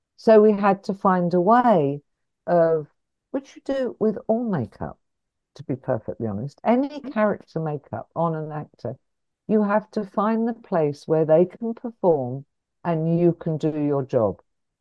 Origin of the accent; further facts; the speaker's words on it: England, United Kingdom; the fact that I'm English